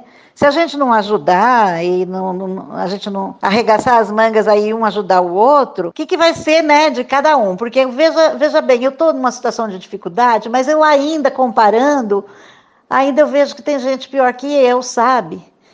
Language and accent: Portuguese; Brazil; Esperança é aquilo que, né, a gente é brasileiro.